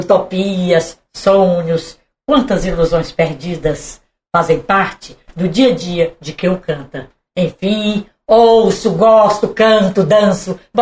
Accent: Catuana, Ceará, Brazil; Eu sou do interior, sou de Catuana, distrito de Calcaia.

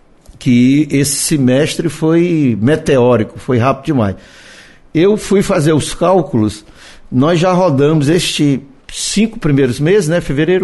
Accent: Morada Nova, Ceará, Brazil; eu sou de Morada Nova, me lembro daquele rio cheio, transbordando

